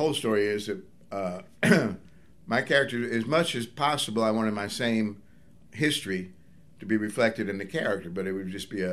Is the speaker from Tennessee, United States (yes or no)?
yes; Tennessee, United States; I'm from Tennessee. I grew up in Tennessee.